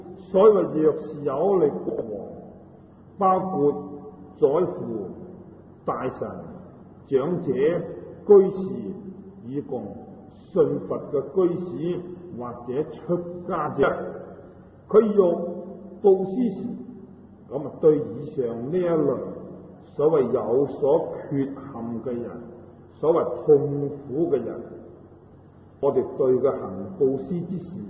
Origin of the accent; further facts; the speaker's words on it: Hong Kong; 我们香港人所谓呢有些痴线的，